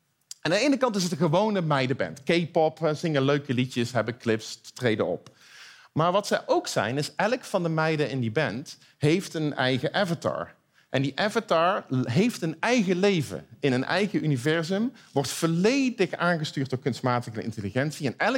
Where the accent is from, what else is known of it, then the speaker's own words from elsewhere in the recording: Eindhoven, North Brabant, Netherlands; Nou, ik kom uit Eindhoven, dus ik ben een optimist.